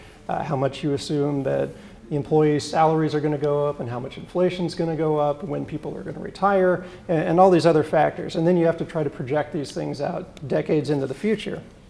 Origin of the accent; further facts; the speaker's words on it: California, United States; Now, in my home state of California